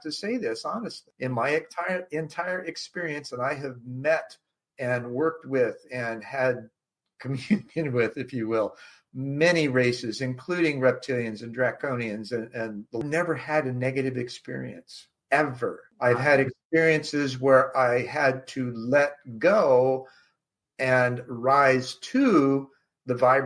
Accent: Alexandria, Indiana, United States; Alexandria, Indiana, originally. I was born in Indianapolis at birth, adopted at 6 weeks.

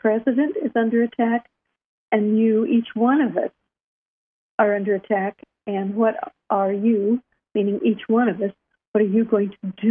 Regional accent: California, United States; I'm from California. I've never heard of this hotel.

